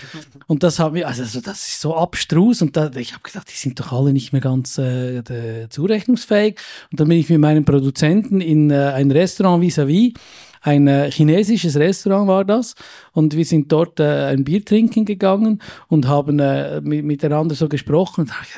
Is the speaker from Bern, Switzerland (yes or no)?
yes; Hofstetten, Bern, Switzerland; wenn ich ein bisschen weiter weg bin, sage ich, ich bin in Brienz zu Hause, weil Hofstetten keiner mehr kennt. Wenn ich in Zürich bin, sage ich, ich bin im Berner Oberland zu Hause, und wenn ich im Ausland bin, komme ich aus der Schweiz.